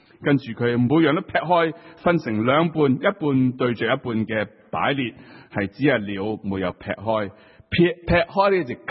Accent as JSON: {"language": "Cantonese", "country": "Hong Kong", "said": "我哋香港人咧就好叻去旅行嘅"}